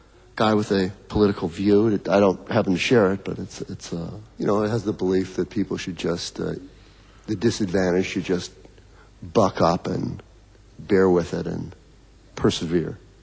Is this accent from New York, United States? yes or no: no; New Orleans, Louisiana, United States; also born or lived in Los Angeles; But I was born, then moved to New Orleans when I was like 2 days old.